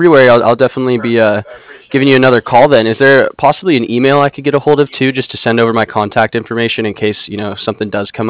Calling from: San Diego, California, United States; I'm calling from San Diego.

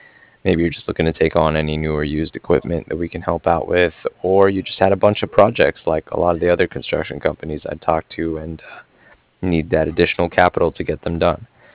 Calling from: Cardiff, Wales, United Kingdom; I'm calling from Cardiff.

